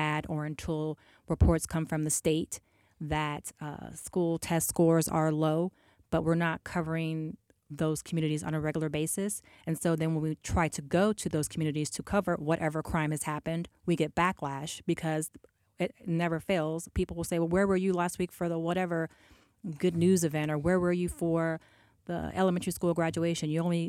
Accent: Virginia, United States; And I've worked in my hometown in Northern Virginia.

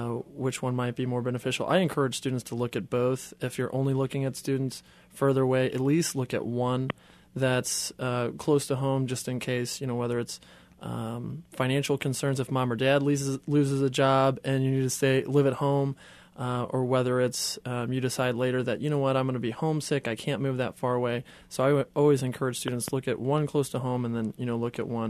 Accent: St. Louis, Missouri, United States; I grew up in St. Louis and attended Rockhurst

